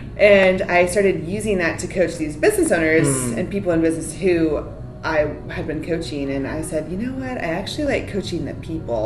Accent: Pittsburgh, Pennsylvania, United States; now in Texas, United States; Well, I'm from Pittsburgh and they say yins, and that's just no one's trying to say that, so I've never said that, but I have adapted the y'all mentality.

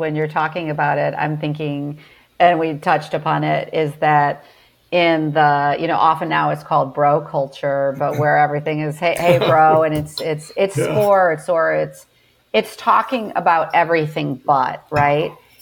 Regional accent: United States; Like I grew up in the United States, so I only know culture here

